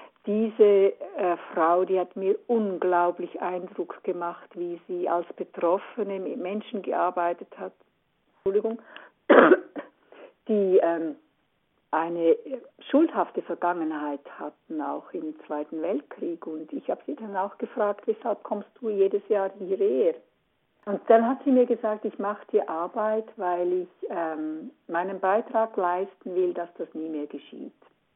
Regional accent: Switzerland; ich bin ganz in der Nähe der Grenze aufgewachsen und ich habe 20 Jahre gebraucht, bis ich erst einmal den Fuß auf deutschen Boden gesetzt habe. Und zwar bin ich in einem Dorf aufgewachsen

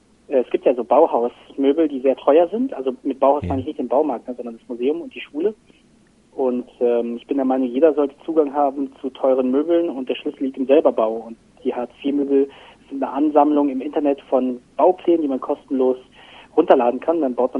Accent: Laos; now in Berlin, Germany; Ich bin aus Laos und bin jetzt Architekt oder habe Architektur studiert zumindest.

